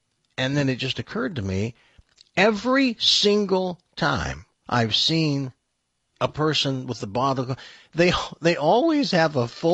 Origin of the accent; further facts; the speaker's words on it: the South, United States; and I'm from the South, we had ham all the time.